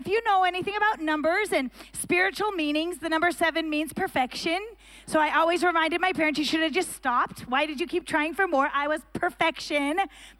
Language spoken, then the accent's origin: English; Pacific Northwest, United States; I was raised in the Pacific Northwest, and my family, for vacation, my dad used to be a Marine.